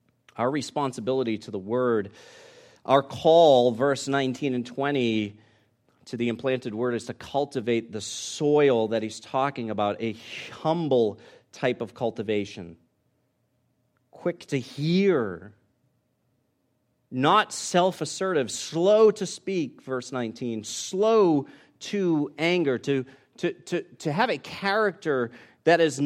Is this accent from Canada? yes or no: no; Boston, Massachusetts, United States; now in California, United States; Now, I grew up in Boston. People gardened, kind of, you know.